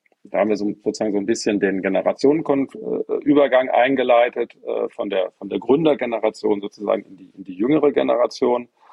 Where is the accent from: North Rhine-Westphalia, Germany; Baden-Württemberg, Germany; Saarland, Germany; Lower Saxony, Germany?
North Rhine-Westphalia, Germany; Bonn; Ich bin in Bonn groß geworden. Ich habe 1989 Abitur gemacht.